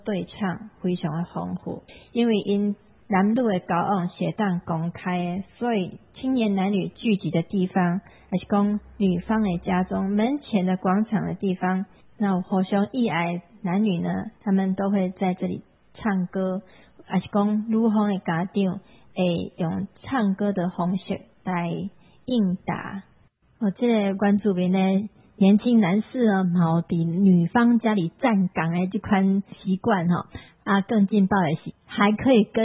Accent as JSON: {"language": "Chinese", "country": "Taiwan", "said": "这跟我们台湾人结婚的那个习俗有一点像"}